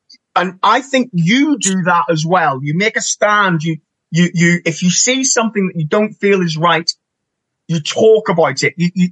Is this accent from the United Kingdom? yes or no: no; Ireland; me being an Irishman